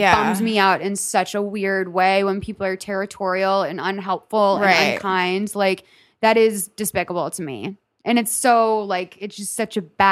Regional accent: Lexington, Massachusetts, United States; Lexington, Massachusetts.

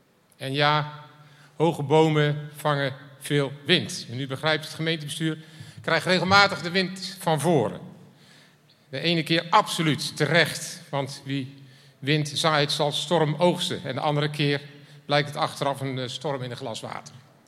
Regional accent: North Holland, Netherlands; En dan ben ik blij dat we als Zaankanters in Nederland wonen

